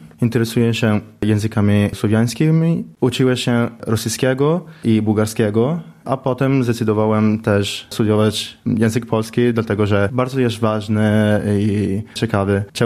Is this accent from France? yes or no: no; Italy; Polish is a second language; jestem z Włoch.